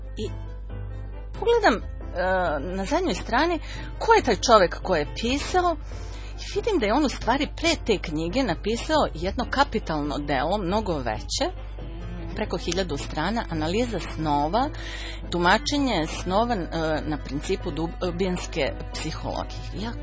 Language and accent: Serbian; Kragujevac, Šumadija, Serbia; also born or lived in Belgrade; moji prijatelji iz detinjstva su praktično ovde u Kragujevcu